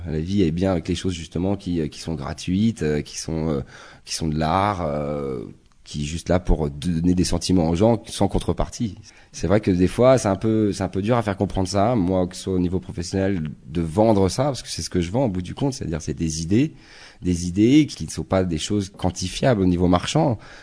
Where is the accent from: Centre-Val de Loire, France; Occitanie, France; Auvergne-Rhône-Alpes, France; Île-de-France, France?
Île-de-France, France; Paris; j'ai grandi à Paris et quand je suis parti vivre autre part de Paris, ça m'a permis d'avoir un regard sur Paris, après sur la France.